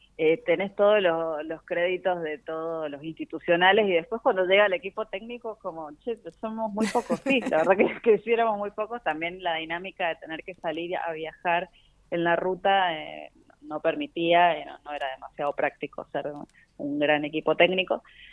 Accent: Mendoza, Argentina; Yo en este caso soy de Mendoza

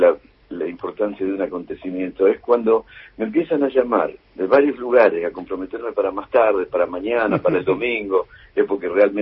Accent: Argentina; Uno como argentino

